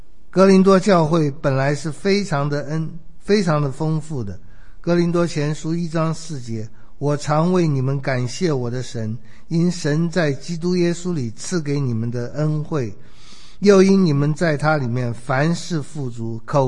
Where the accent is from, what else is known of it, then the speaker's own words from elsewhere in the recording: China; 有点像我们中国人说的，做基督徒任重道远啊。